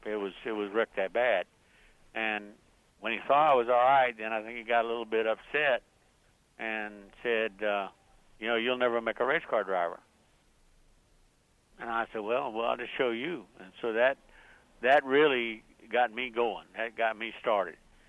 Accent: Miami, Florida, United States; Bobby and I were raised in Miami, Florida. We weren't raised in Alabama. We were raised in Miami, Florida.

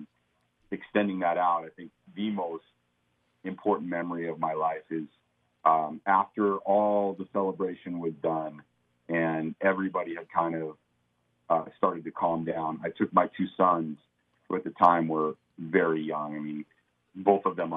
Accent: California, United States; I'm from Southern California, but I have a long relationship with the city of San Francisco.

